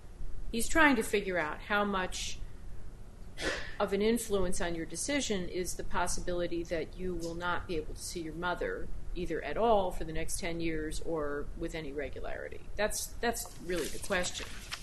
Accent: Texas, United States; As a Texan, I can't even bear to think of that.

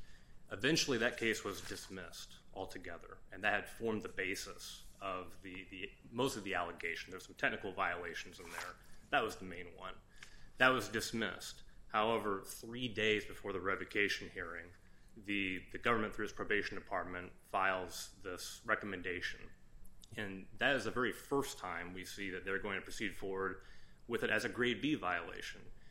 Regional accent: Plymouth, Indiana, United States; I'm an attorney from Plymouth, Indiana.

